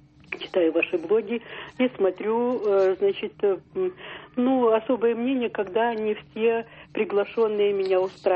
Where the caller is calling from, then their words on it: Moscow Oblast, Russia; Я звоню из Подмосковья.